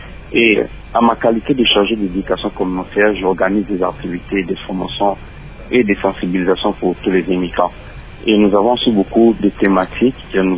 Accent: DR Congo; moved away; j'ai quitté la République démocratique du Congo pour des raisons de formation

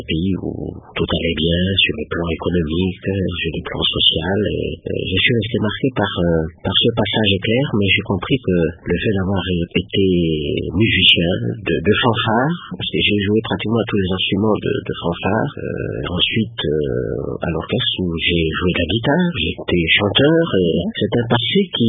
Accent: Kananga, Kasaï-Central, DR Congo; also born or lived in Mouka; j'ai passé mon enfance à Kananga parce que j'ai fait mes études primaires et secondaires au petit et grand collège Saint-Louis de Kananga à l'époque qu'on appelait Lulobo.

